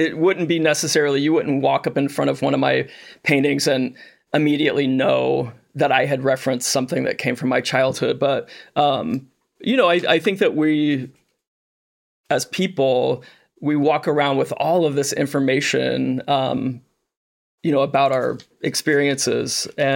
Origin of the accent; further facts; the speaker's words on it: Monticello, Illinois, United States; I was born in Central Illinois. I was born in Monticello, Illinois.